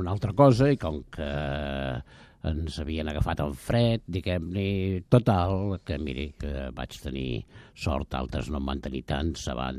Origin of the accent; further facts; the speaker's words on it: Barcelona, Catalonia, Spain; I jo vaig néixer amb vistes al mercat de Sant Antoni i, diguem-ne, soc del barri de Sant Antoni.